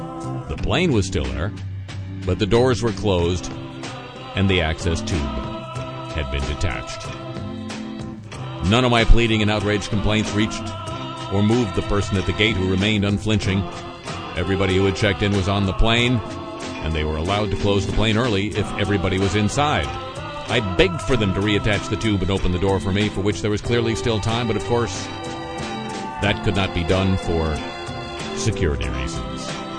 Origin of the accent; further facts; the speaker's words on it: San Francisco, California, United States; recently I was returning to my hometown of San Francisco from Toronto, Ontario.